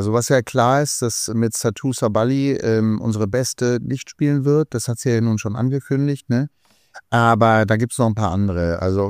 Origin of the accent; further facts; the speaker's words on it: Hagen, North Rhine-Westphalia, Germany; Das ist in meiner Heimatstadt in Hagen schon in den 80ern und 90er Jahren gemacht worden.